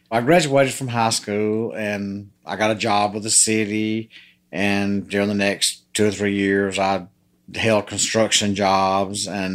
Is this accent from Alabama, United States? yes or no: yes; Alabama, United States; Well, I had a normal childhood. And as in Tuscaloosa, you're raised to be a Alabama fan.